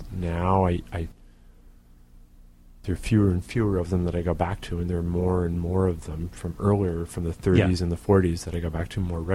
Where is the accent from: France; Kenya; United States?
United States; Pittsfield, Massachusetts; Pittsfield, Massachusetts.